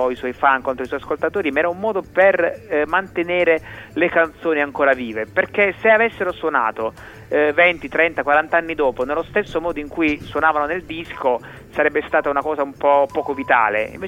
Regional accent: Bari, Apulia, Italy; born there; io sono nato a Bari

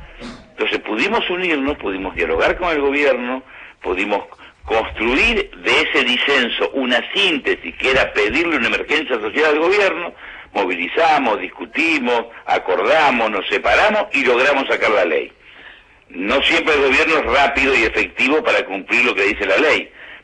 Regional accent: Lomas de Zamora, Buenos Aires Province, Argentina; Bueno, yo soy de Lomas

